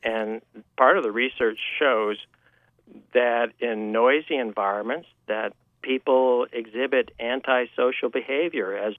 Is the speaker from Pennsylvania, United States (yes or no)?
no; Washington, United States; And then finally, to my home state of Washington.